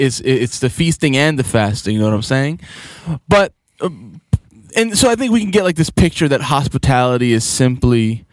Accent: New York City, New York, United States; I live in Ridgewood. It's not the neighborhood I grew up in Queens, but I've been in and around it a long time.

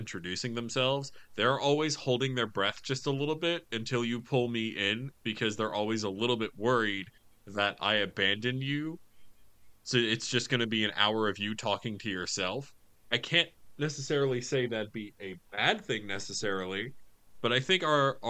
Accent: United States; but as an American in 2024 watching this movie, I felt overwhelming white guilt.

